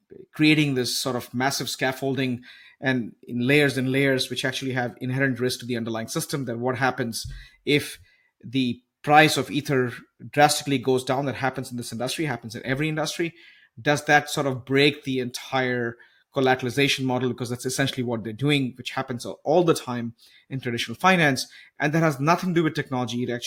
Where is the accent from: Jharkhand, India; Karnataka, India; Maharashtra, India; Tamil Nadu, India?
Karnataka, India; Bangalore; especially in Bangalore, my hometown